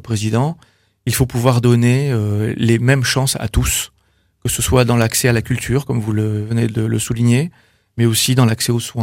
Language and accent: French; Toulouse, Occitanie, France; Donc j'ai 42 ans, je suis originaire de Toulouse.